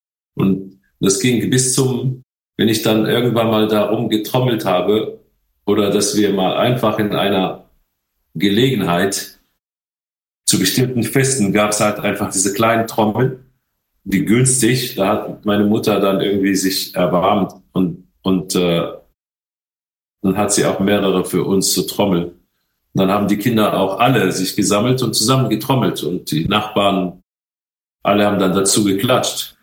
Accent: Morocco; ich komme ja aus Marokko, da hast du immer irgendwelche Musik laufen und Eltern, Großeltern, die sind alle so rhythmisch begabt

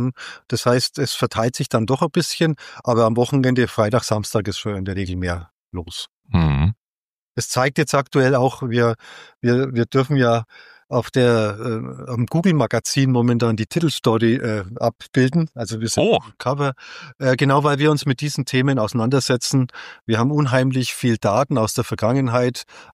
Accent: Bavaria, Germany; heißt es bei uns in der Region Oberfranken.

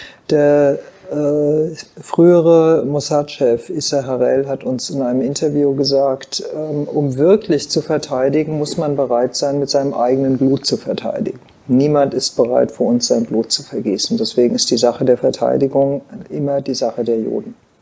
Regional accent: Germany; Ich nehme Deutschland wahr als das Land, das, in dem ich geboren bin, dessen Pass ich habe, das meine Heimat ist. Ich bin Deutsche. Aber eine Heimat, die eine komplizierte sein muss, wie für alle, die eine jüdische Geschichte haben.

